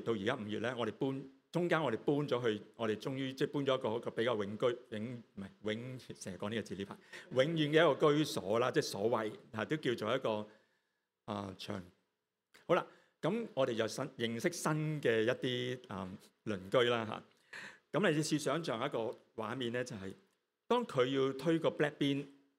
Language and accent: Cantonese; China; 其实都好似我哋中国人讲嗰只即系月光光照地堂年山呢啲歌咧